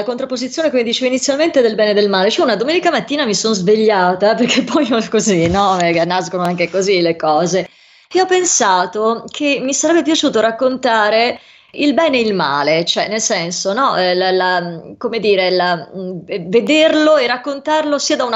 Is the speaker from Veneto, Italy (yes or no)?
yes; Venice, Veneto, Italy; vabbè a parte io sono veneziana